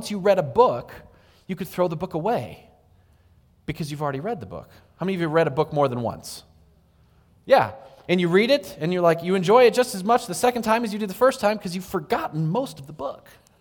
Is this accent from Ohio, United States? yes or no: no; San Diego, California, United States; so I grew up in San Diego, where if you don't speak English, you better learn a little bit of Spanish.